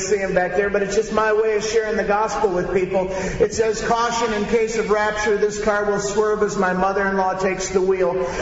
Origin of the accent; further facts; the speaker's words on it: Chicago, Illinois, United States; I'm from Chicago too, my friend.